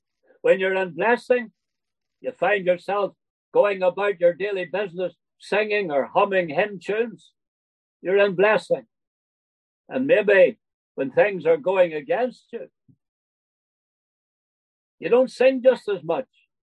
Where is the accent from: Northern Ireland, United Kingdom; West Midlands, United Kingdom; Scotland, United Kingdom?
Northern Ireland, United Kingdom; I'm from Northern Ireland. And the town that my wife and I settled down in, a town called Tanbrigee.